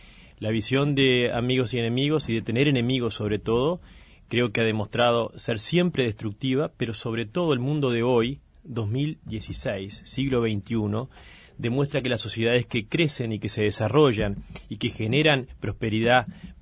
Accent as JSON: {"language": "Spanish", "country": "Uruguay", "said": "y en Uruguay ni qué hablar, somos todos uruguayos"}